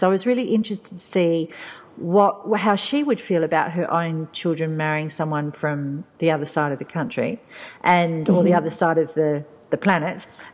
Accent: Australia; I get so much of who I am from the fact that I'm Australian

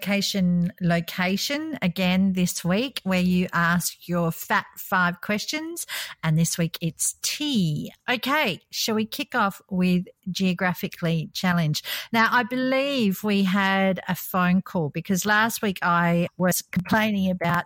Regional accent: Australia; now in Qatar; I'm an Aussie based in Qatar

